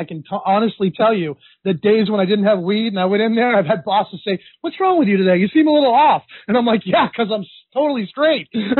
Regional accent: Chatham, New Jersey, United States; I've actually gone up in front of a judge before in my hometown of Chatham, the second richest town in America.

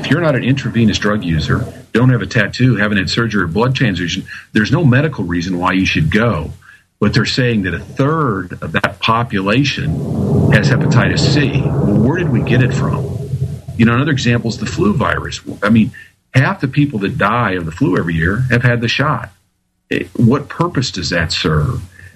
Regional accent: Iowa, United States; So I grew up in Iowa, which has 99 counties.

